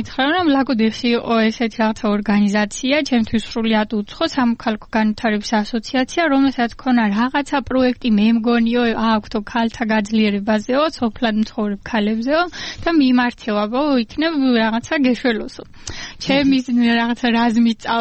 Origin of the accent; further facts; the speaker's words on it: Apeni, Kakheti, Georgia; არა, აფენიდან ვარ, ისეც ლაგოდეხს ეკუთვნის, მაგრამ გავთხოვდი.